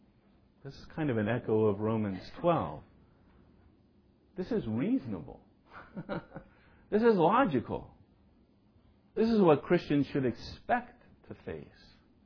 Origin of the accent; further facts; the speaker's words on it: Washington, United States; In Washington, my home state